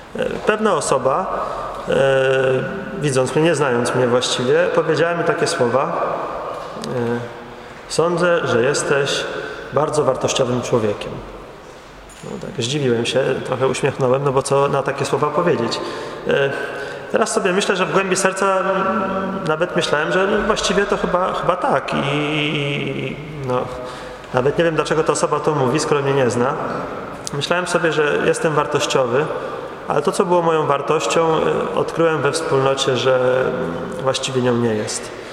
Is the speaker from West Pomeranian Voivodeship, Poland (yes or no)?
yes; Koszalin, West Pomeranian Voivodeship, Poland; moved away as an adult; now in Warsaw, Poland; Kilka miesięcy byłem w Warszawie, przyjechałem tutaj z Koszalina